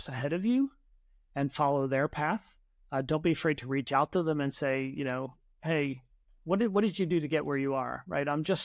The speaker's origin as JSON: {"language": "English", "town": "Philadelphia", "region": "Pennsylvania", "country": "United States", "tie": "born or raised there", "moved": "as an adult", "lives_now": "United Kingdom", "said": "I live in the UK, even though I'm American, grew up in Philadelphia, moved to the UK, gosh, almost 9 years ago now"}